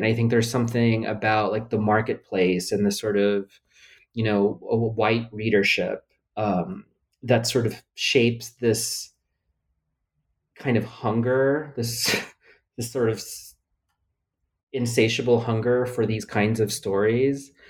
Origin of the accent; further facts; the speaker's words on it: Philippines; being undocumented, being queer, being Filipino, et cetera.